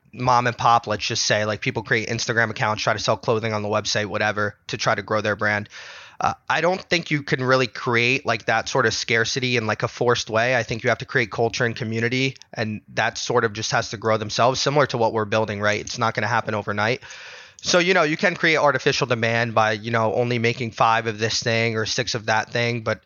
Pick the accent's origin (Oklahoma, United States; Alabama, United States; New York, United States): New York, United States; also born or lived in New Jersey; growing up in New York and New Jersey, there's a huge culture around sports betting and, you know, sports in general.